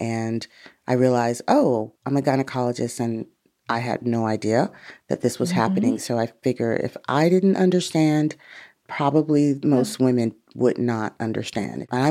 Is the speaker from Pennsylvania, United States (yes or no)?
no; Los Angeles, California, United States; I was born in Los Angeles. No. But I grew up in Los Angeles, went away to school